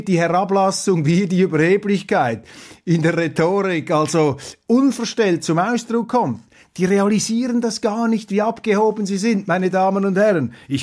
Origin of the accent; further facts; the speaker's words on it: Switzerland; das zeigt mir jetzt einfach als Schweizer, dass in Deutschland dieser Obrigkeitsgeist